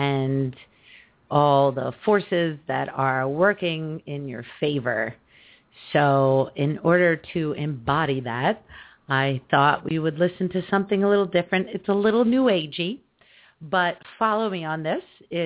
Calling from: New York City, New York, United States; I am calling in from New York City.

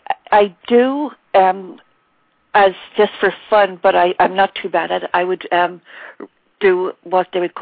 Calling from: Belfast, Northern Ireland, United Kingdom; I'm calling from Belfast.

